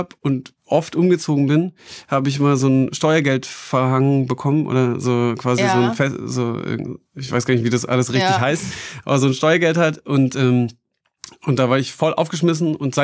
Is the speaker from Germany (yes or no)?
no; Austria; Ich bin Österreicher übrigens.